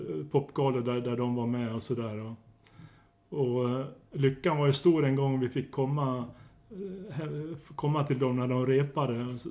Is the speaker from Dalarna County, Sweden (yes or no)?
yes; Malung, Dalarna County, Sweden; eftersom vi kom från Malung allihop och det är känt för skinn